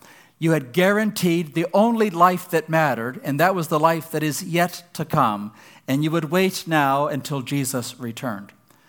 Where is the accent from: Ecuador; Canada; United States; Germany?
Ecuador; When I was a young person growing up, I grew up in Ecuador in South America. My parents were Christian and Missionary Alliance missionaries there.